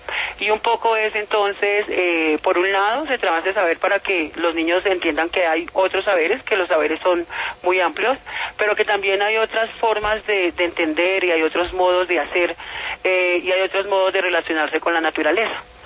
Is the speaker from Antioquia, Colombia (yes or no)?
no; Cali, Valle del Cauca, Colombia; yo soy una mujer caleña, trabajo acá en el IED Altamira Suroriental, localidad cuarta